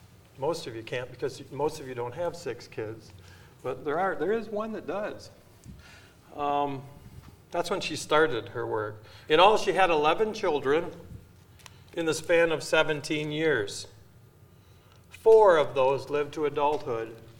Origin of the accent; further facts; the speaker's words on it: Sycamore, United States; I grew up in Sycamore. Well, I grew up in the country, but I went to Sycamore schools.